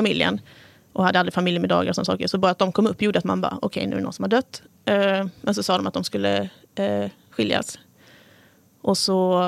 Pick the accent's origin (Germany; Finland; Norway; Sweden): Sweden; Nässjö, Jönköping County